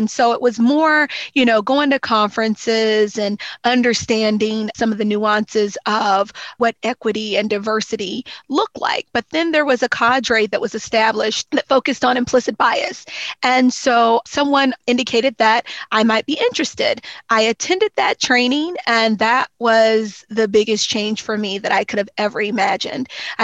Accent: Louisville, Kentucky, United States; moved away as an adult; now in Washington, United States; I came to Washington State from Louisville, Kentucky in 2015.

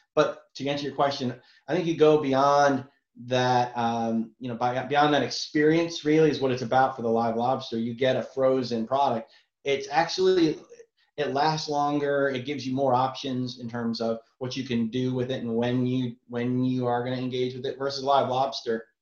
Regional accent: Connecticut, United States; I remember growing up, I'm from Connecticut, New England, and we would spend our summers in Rhode Island.

